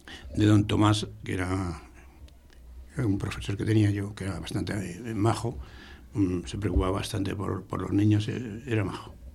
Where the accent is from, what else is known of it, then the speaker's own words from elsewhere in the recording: Argecilla, Castilla-La Mancha, Spain; born there; Nací en Argecilla, en Guadalajara.